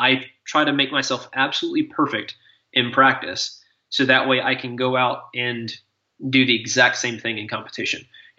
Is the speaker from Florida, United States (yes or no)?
no; Georgia, United States; I grew up in Georgia near Atlanta, and darkness comes in about 6 o'clock.